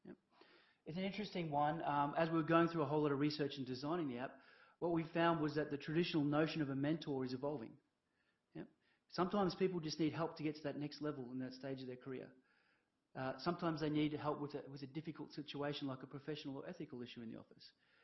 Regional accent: Queensland, Australia; I'm originally from Central Queensland. I think I'm the only actuary from Central Queensland ever.

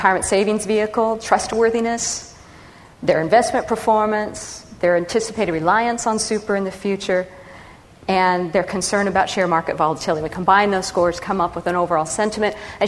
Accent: Nebraska, United States; Because I was a kid from Nebraska. I'd only been on one plane in my life.

